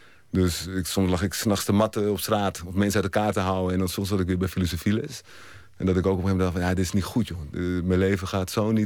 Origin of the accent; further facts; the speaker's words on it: Rotterdam, South Holland, Netherlands; accent: Rotterdam; En ik kom uit Rotterdam